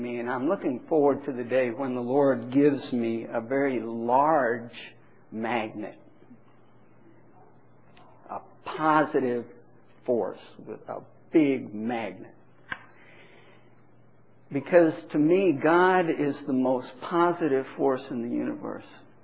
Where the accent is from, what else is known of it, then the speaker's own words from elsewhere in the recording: India; now in United States; My parents were missionaries, and I grew up in India